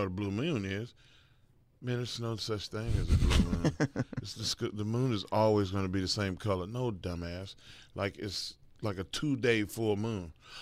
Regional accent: Texas, United States; I'm a Texan, and I did not bring a jacket here.

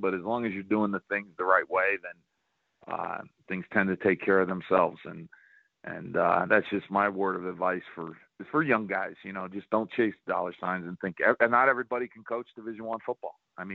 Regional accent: Northeast, United States; I'm from the Northeast. You know, we traditionally recruit in the closer states, but a lot of our students come from out of area, the Northeast in particular, where I'm from.

